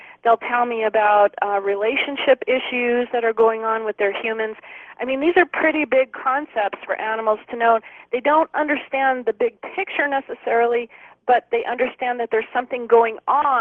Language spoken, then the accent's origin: English; California, United States; I grew up in Southern California, just about a half an hour from Disneyland